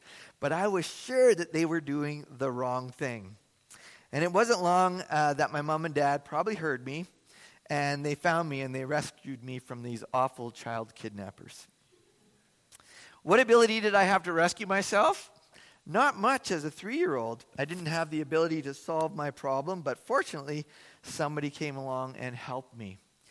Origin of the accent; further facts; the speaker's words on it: Vancouver, British Columbia, Canada; I grew up in Vancouver